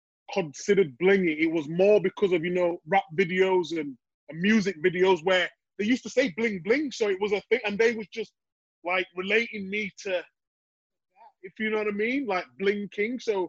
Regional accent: Leeds, Yorkshire and the Humber, United Kingdom; What I've been through, growing up in Leeds and Chapel Town, that plane flying over was nothing.

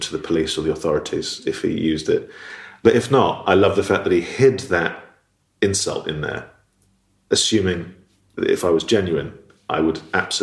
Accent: Dundee, Scotland, United Kingdom; accent: Dundonian; Because I was born in Dundee, and I lived in Dundee until I was about seven, and I had a very strong Dundonian accent, which I then lost because I'm an only child.

